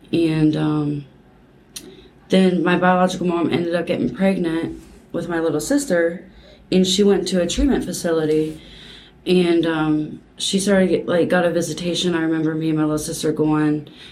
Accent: Hillsboro, Ohio, United States; So when I was younger, I'm from Hillsboro, Ohio

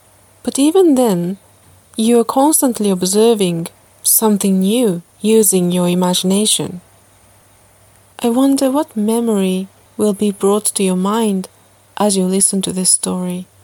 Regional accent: Japan; August is a festival month in Japan, and in my hometown as well, the famous annual Tanabata Festival started this weekend.

